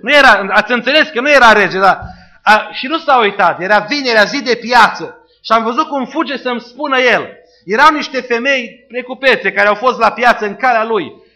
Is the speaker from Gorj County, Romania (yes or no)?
no; Șimleu Silvaniei, Sălaj County, Romania; Și acel traseu era și prin orașul meu natal, prin Șimleu Silvaniei. Eu eram pastor la Baia Mare deja.